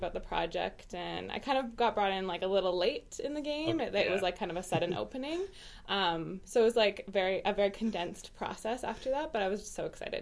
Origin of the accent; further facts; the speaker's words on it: Edmonton, Alberta, Canada; I'm from Edmonton